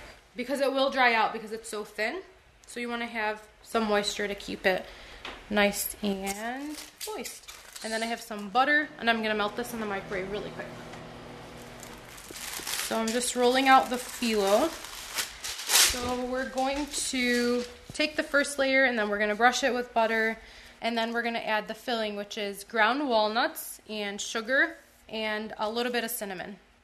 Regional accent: United States; as a American Muslim who was born and raised here, who's, you know, as American as they get, but also a practicing Muslim and proud of my Lebanese heritage

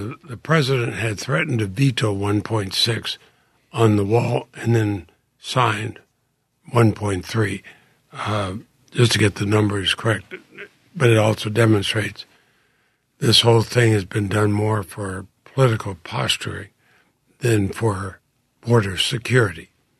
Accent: Vermont, United States; Frankly, as an American, as a Vermonter, I'd like to see the money going into the National Institute of Health.

